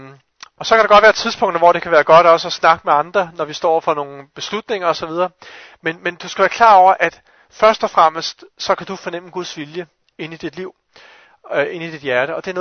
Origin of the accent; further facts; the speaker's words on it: Kolding, Region of Southern Denmark, Denmark; Men nede for, hvor jeg kommer fra i Kolding, der er der nogle af os, vi nogle gange kommer til at begå en synd.